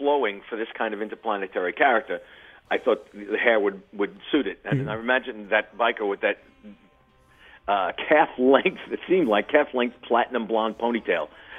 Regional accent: Forest Hills, New York, United States; because we grew up near Forest Hills, and we would drive past

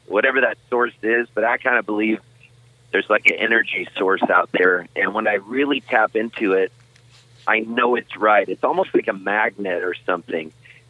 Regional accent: California, United States; moved away as an adult; also born or lived in Halifax, Nova Scotia, Canada; now in Nashville, United States; I'm a dual citizen. I was born up in Halifax, Nova Scotia, and then we moved when I was a kid to Southern California, and now I live in Nashville.

